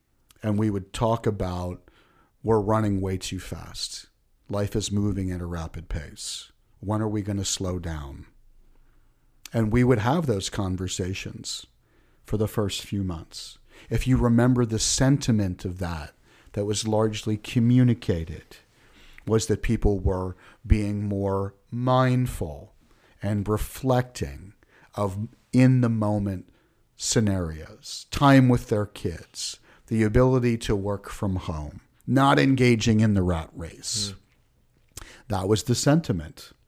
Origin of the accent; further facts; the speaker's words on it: United States; I can only speak to being an American, as a United States citizen, have been hanging on as best we can.